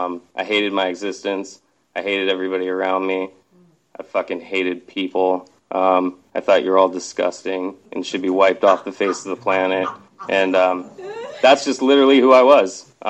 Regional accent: Bigfork, Montana, United States; now in Seattle, United States; I'm not from Seattle. I grew up in northwest Montana, a little town called Big Fork, which is right by Glacier. I am the son of a Lutheran minister, naturally, I ended up here.

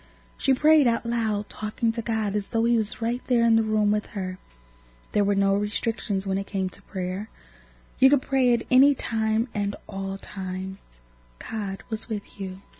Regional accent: England, United Kingdom; born or raised there

